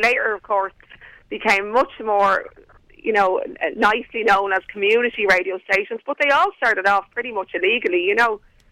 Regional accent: Clontarf, Leinster, Ireland; I didn't grow up in Kilbarrick, I grew up in Clontarf, you know.

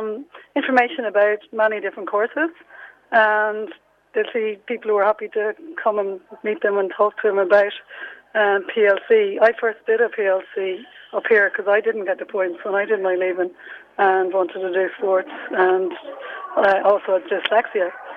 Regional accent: Waterford, Munster, Ireland; No, I'm from Waterford, so I'd be Ballygunner woman.

